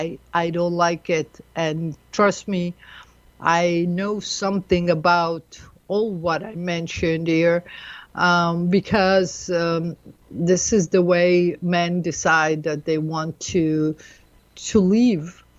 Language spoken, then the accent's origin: English; United States; And we're not, you know, as American lady, that I myself, I don't find myself even feeling comfortable that she's the wife of the prime minister.